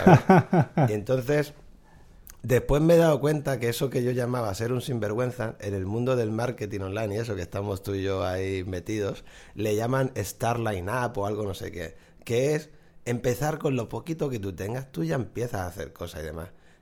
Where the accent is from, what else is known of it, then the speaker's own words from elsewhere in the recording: Santa Coloma de Gramenet, Catalonia, Spain; born there; now in Tarifa, Spain; Yo soy nacido en Santa Coloma de Gramanet. Esto es una ciudad que está en Barcelona. Y sí, y efectivamente mis padres y familia son de Cádiz, de Tarifa.